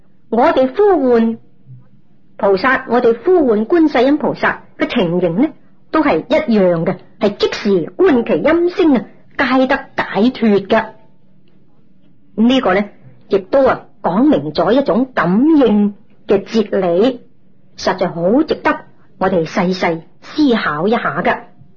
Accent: China; 已经普遍深刻在我们中国人

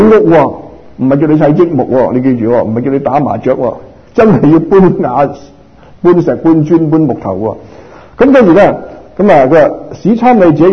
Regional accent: Macau; born there; 我喺即係我出世嘅時間喺澳門出世

